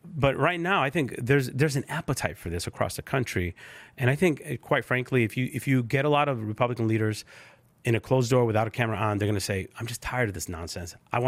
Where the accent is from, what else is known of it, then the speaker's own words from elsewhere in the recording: Connecticut, United States; You know, I'm from Connecticut, and we have a submarine base over there.